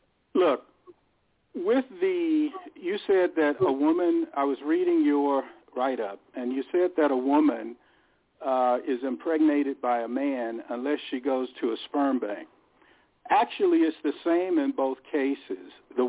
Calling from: West Coast, United States; from the West Coast.

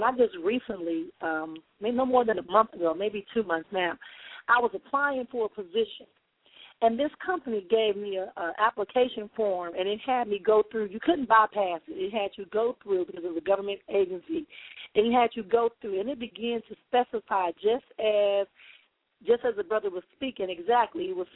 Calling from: Wisconsin, United States; I'm calling from Wisconsin, and I don't have a comment.

